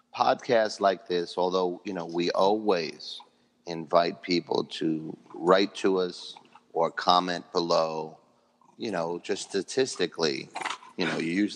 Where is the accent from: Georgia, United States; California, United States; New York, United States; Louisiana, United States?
New York, United States; Bronx; moved away as an adult; I was 33 when I moved, so the Bronx was solidly in my bones and blood, and always will be.